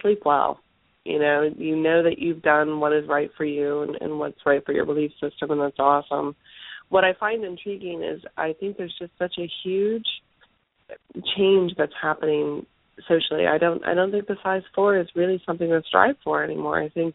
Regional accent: the South, United States; And I grew up in the South, and everything was Crisco.

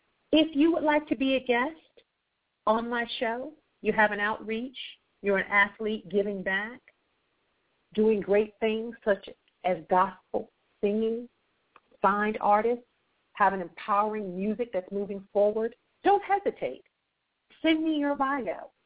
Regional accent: Akron, Ohio, United States; I'm an evangelist, born and raised in Akron, Ohio, the same city and state the famous King LeBron James of the Miami Heat is from. Akron is a very small place

